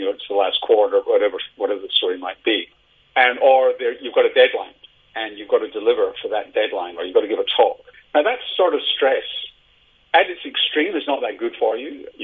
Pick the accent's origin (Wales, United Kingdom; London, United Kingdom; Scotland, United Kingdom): Scotland, United Kingdom; Glasgow; growing up in Glasgow, in the days that I grew up in Glasgow